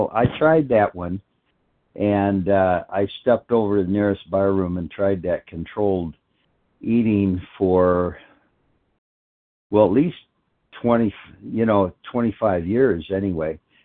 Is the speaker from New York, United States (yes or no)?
no; Fort Myers, Florida, United States; now in North Carolina, United States; I'm in North Carolina. I'm from Fort Myers, Florida, and very grateful.